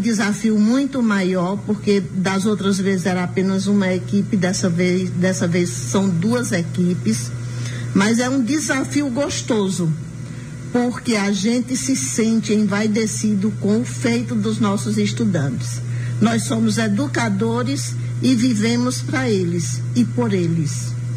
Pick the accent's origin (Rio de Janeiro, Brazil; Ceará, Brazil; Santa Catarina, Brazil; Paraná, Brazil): Ceará, Brazil; Eu sou cearense, então tenho muitas amizades no Ceará.